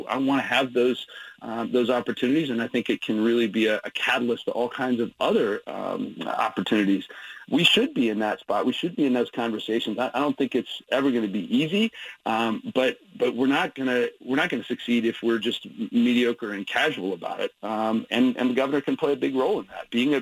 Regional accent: Idaho, United States; I was raised in Idaho

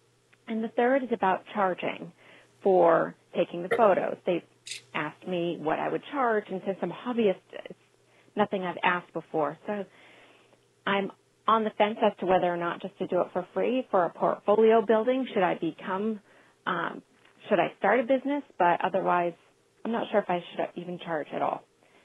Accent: Sturbridge, Massachusetts, United States; I'm from Sturbridge, Massachusetts.

